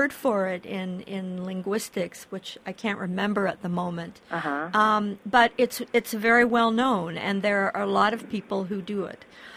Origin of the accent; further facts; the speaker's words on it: Midwest, United States; And I grew up in the Midwest.